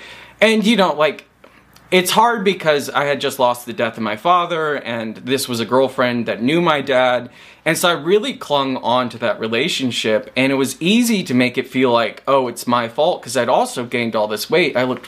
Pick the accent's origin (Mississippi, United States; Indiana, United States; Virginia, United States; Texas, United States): Indiana, United States; the second I moved across the country and went to school in Florida, I'm from Indiana.